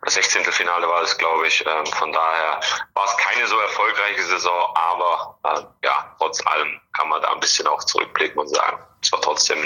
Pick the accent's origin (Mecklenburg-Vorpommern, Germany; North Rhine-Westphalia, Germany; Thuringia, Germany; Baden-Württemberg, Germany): Baden-Württemberg, Germany; Meichingen; also born or lived in Böblingen; Genau, also ich fühle mich als Meichinger, also... Ich bin geboren in Böblingen, aber ich bin jetzt auch gerade zurzeit bei meinen Eltern in Meichingen.